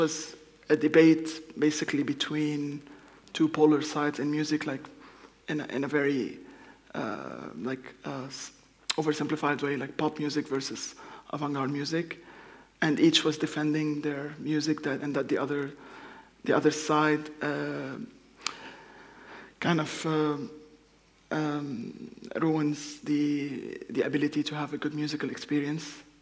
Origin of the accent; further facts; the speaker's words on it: Tripoli, North Governorate, Lebanon; English is a second language; now in Norway; going back now to Lebanon, Beirut, or Tripoli, my hometown.